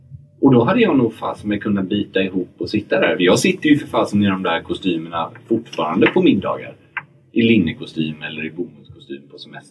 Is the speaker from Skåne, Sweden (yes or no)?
no; Gothenburg, Västra Götaland County, Sweden; now in Stockholm, Sweden; För när jag växte upp i Göteborg, innan jag flyttade till Stockholm